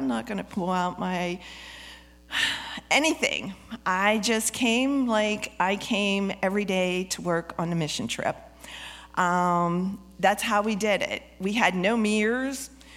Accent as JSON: {"language": "English", "region": "Pennsylvania", "country": "United States", "said": "He was like, \"Where are y'all from?\" And we're from Pennsylvania."}